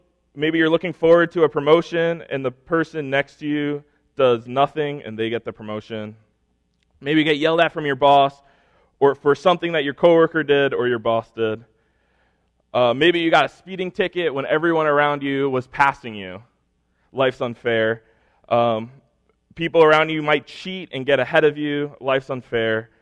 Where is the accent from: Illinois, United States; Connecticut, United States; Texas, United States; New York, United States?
New York, United States; St. James; I grew up on Long Island. I grew up in St. James. I went to Smithtown East.